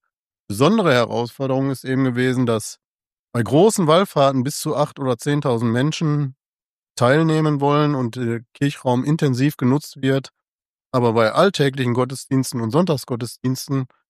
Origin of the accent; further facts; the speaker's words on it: North Rhine-Westphalia, Germany; Ich komme ja aus dem Ruhrgebiet.